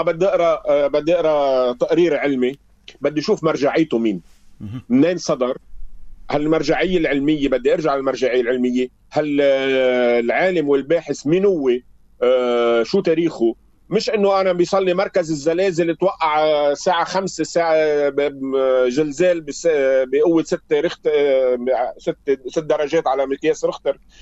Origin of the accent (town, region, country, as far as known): Lebanon